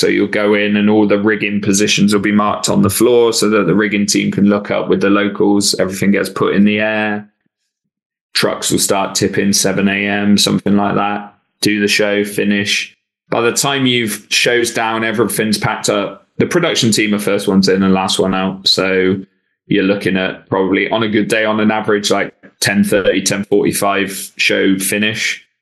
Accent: Bristol, South West England, United Kingdom; I grew up in Bristol, hometown.

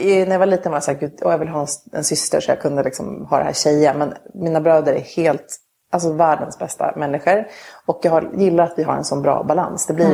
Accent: Stockholm, Stockholm County, Sweden; also born or lived in Luleå / Gävle; Sen så flyttade vi till Gävle när jag var 2 och så bodde vi där och så flyttade vi till Stockholm när jag var 11.

